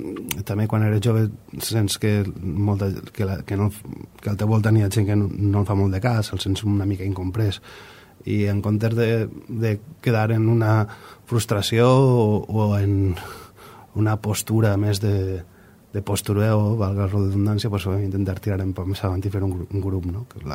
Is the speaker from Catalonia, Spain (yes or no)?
no; Pego, Valencian Community, Spain; soc de Pego